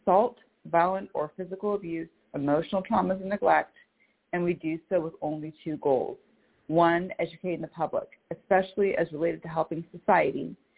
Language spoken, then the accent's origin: English; Mercer Island, Washington, United States; I am from Mercer Island, Washington.